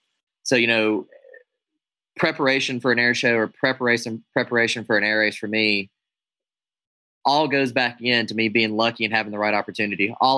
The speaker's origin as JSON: {"language": "English", "country": "United States", "said": "I'm an American aerobatic air show pilot and now air race pilot."}